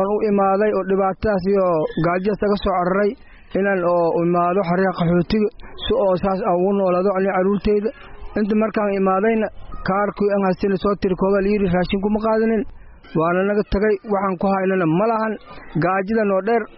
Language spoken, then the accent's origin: Somali; Dinsoor, Bay, Somalia; now in Dadaab, Kenya; waxaan ka imaanay degmada Diinsoor